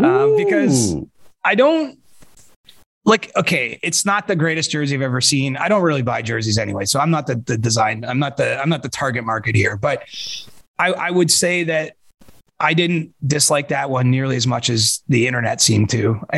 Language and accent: English; Canada; That's not because I'm a Canadian